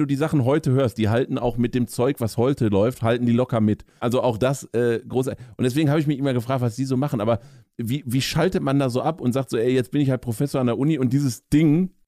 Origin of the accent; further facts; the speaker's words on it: North Rhine-Westphalia, Germany; Also ich komme ja hier aus der Region, habe noch enge Verbindungen ins Ruhrgebiet und wie gesagt aus dem Münsterland.